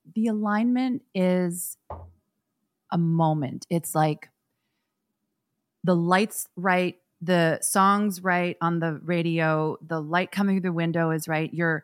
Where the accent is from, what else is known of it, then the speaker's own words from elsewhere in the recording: Toronto, Ontario, Canada; I'm from Toronto, and I was raised by hundreds of people who probably didn't know they were raising me, but they became my village, my family.